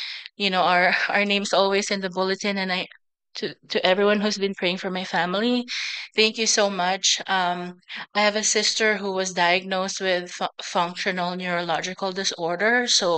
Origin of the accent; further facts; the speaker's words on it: Philippines; I'm Filipino